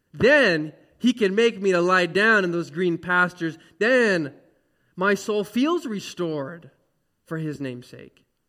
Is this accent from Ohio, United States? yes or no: no; Fresno, California, United States; in the city I grew up in Fresno